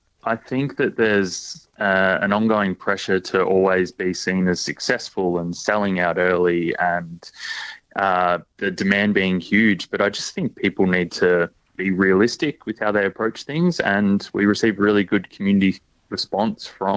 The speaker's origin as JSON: {"language": "English", "town": "Colac", "region": "Victoria", "country": "Australia", "said": "I'm from Colac, so an hour up the road from there."}